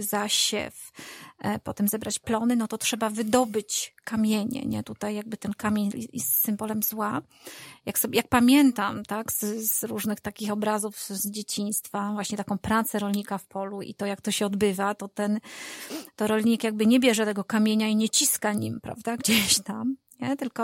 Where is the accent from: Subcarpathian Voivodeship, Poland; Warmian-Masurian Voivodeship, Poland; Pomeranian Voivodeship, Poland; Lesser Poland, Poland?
Pomeranian Voivodeship, Poland; Bo tak ja pochodzę z Kaszub, tam mój dziadek uprawiał rolę